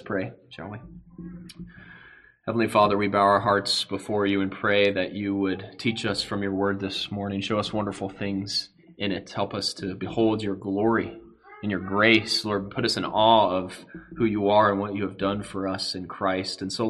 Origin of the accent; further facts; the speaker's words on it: Phoenix, Arizona, United States; as Meg and I are headed back to Phoenix, my hometown, to spend some time with my parents and two brothers who we haven't seen since our wedding